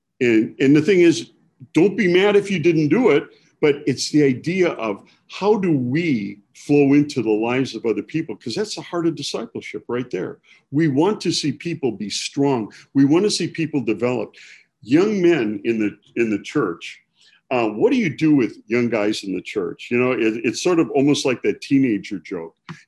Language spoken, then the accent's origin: English; Milwaukee, Wisconsin, United States; I don't know, how I grew up in Milwaukee, right?